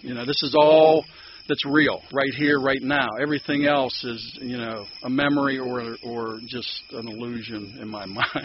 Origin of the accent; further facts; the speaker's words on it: Pittsburgh, Pennsylvania, United States; accent: Pittsburgh; I was born and raised in Pittsburgh. I want to say Pittsburgh and member, and I have all this Pittsburgh accent, but I'm trying to get away to speaking clearly anymore because people call me on it at work.